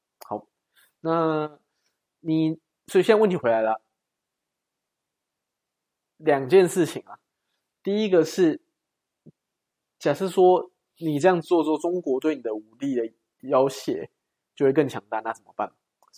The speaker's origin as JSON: {"language": "Chinese", "country": "Taiwan", "said": "那身为台湾人，我觉得这是很合理的"}